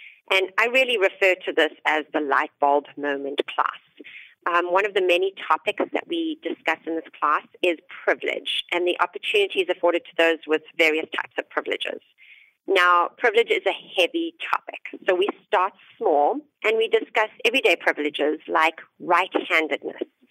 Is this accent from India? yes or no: no; South Africa; now in United States; being a South African American immigrant and having students be very surprised when they hear that I was educated and grew up in South Africa, but that I have light skin.